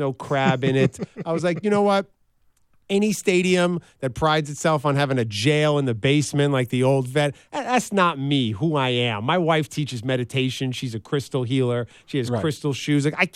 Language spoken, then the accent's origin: English; New York City, New York, United States; now in Los Angeles, United States; I was born and raised in New York City, which might have you pause and say, that's kind of odd.